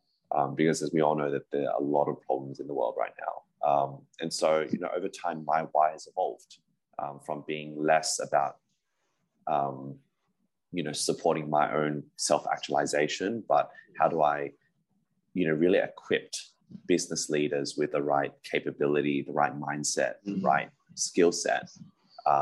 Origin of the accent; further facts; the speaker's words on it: Australia; I'm originally from Australia, born and raised from an immigrant family.